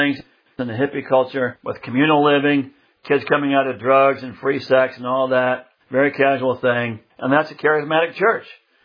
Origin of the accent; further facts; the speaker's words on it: Des Moines, Iowa, United States; our little youth group at the Church of Christ I was raised at in Des Moines, Iowa.